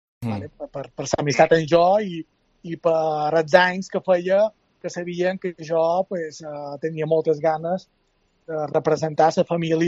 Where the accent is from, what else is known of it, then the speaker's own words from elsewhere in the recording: Ciutadella, Balearic Islands, Spain; also born or lived in Colombia; now in Cancún, Mexico; Jo fa 25 anys que som fora de Ciutadella, però ben cada any, dues o tres vegades. Vale? He estat visquent uns anys a Colòmbia i ara fa 20 anys que som aquí a Mèxic. Som a Cancún